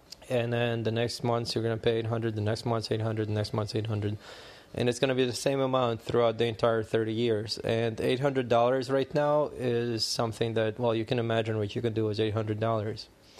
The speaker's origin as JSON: {"language": "English", "country": "Ukraine", "said": "Now, unlike hyperinflation, where, like in Venezuela or Zimbabwe or even my home country of Ukraine and Soviet Union, people have one currency and that's all they have."}